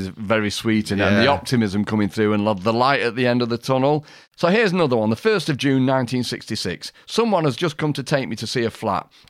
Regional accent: Manchester, North West England, United Kingdom; I come from Manchester

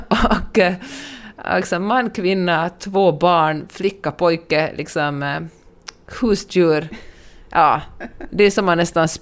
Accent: Sweden; häromdagen kom jag på mig själv med att säga att jag kom från Sverige.

